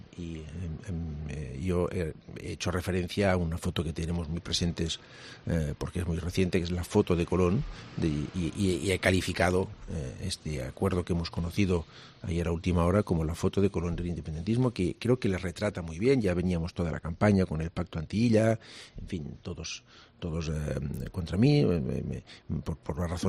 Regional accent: Catalonia, Spain; Yo me siento catalán, muy catalán, pero me siento también español, muy español, y me siento europeo, muy europeo.

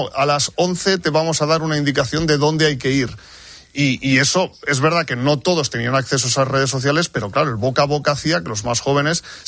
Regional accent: Barcelona, Catalonia, Spain; como barcelonés también sentía un poco de tristeza por lo que veía, ¿no?

